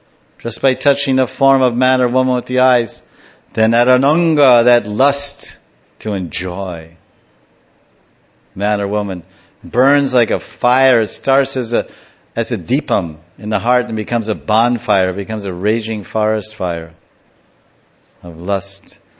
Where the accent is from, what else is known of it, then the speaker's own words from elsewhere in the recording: United States; But I'm an American from 60 years.